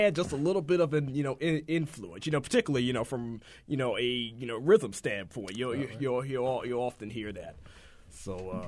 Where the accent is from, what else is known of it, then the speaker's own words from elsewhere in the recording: Baltimore, Maryland, United States; Yeah, I grew up there, and that was really where I had my first official, you know, position.